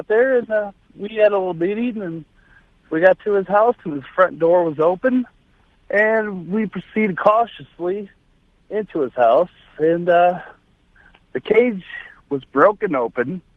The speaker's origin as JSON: {"language": "English", "town": "Paducah", "region": "Kentucky", "country": "United States", "lives_now": "Cleveland, United States", "said": "I'm calling from, I'm in Cleveland, Ohio. I'm from Paducah."}